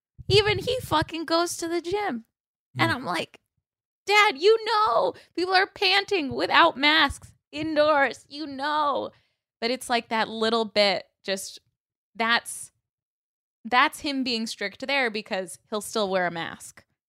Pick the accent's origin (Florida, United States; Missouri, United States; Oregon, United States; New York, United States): Florida, United States; I mean, I'm from Florida and I see it.